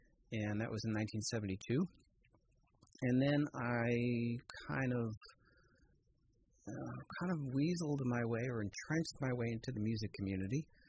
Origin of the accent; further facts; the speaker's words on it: East Coast, United States; So I grew up on the East Coast.